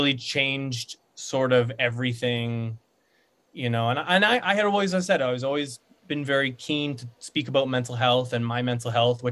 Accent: Canada; I'm from Canada

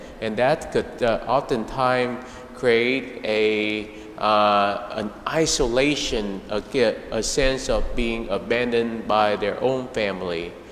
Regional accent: Vietnam; I remember when I was growing up in Vietnam

